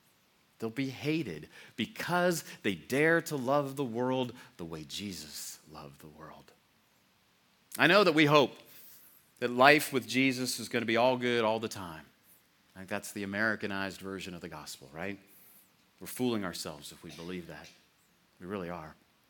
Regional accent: Texas, United States; I'm from Texas

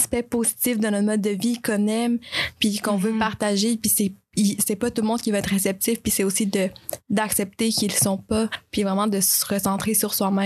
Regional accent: Colombia; En fait, je suis originaire de la Colombie et là-bas, on a la tradition de manger des buñuelos

